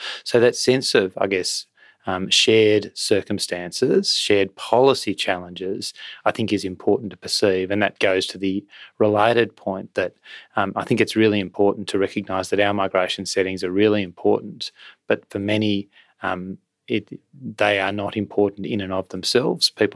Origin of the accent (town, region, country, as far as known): Australia